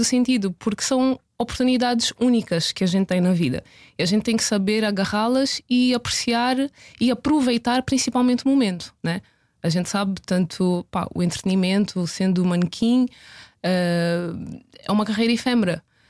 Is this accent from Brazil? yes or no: no; Luanda, Angola; moved away as an adult; also born or lived in Leeds; Eu saí de Luanda aos 18, fui para Leeds, norte de Inglaterra.